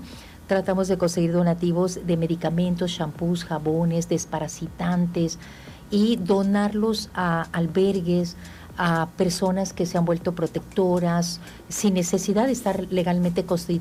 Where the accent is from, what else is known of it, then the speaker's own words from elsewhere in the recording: Jojutla, Morelos, Mexico; born there; Yo nací aquí en Jojutla, está aquí.